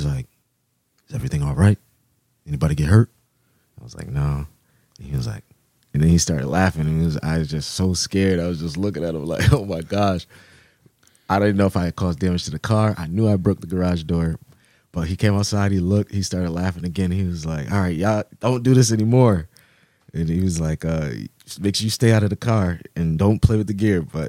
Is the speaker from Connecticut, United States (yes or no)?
yes; New Haven, Connecticut, United States; Moved around a little bit. Started out in the Hill, grew up in the Hill for most of my life.